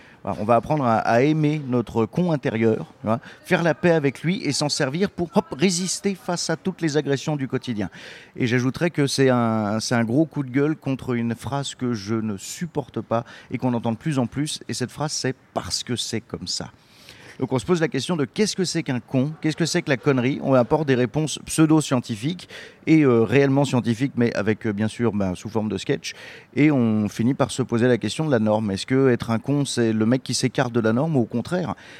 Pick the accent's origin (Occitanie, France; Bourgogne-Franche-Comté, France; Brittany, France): Bourgogne-Franche-Comté, France; Dijon; now in Arras, France; Alors à la base de Dijon et je me suis installé récemment à Arras chez les Ch'timis